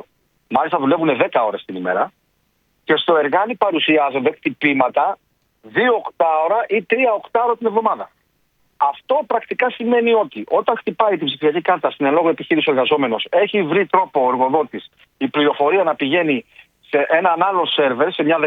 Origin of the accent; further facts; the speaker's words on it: Greece; Αγαπάω πολύ την πατρίδα μου και έχουμε κάνει τεράστια προσπάθεια και την έχουμε φέρει στις πρώτες θέσεις των προτιμήσεων των επισκεπτών. Αυτό έρχονται στη χώρα μας να δουν. Την Ακρόπολη μας